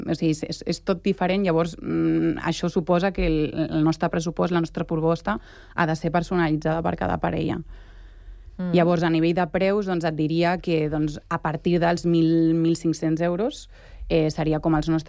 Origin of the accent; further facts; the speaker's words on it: Sant Cugat, Catalonia, Spain; Jo personalment sóc de Sant Cugat